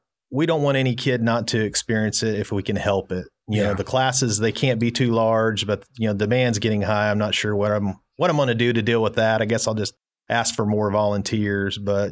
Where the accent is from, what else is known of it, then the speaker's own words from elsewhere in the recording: Arkansas, United States; I'm partial to it, obviously, because I grew up on the Kings River.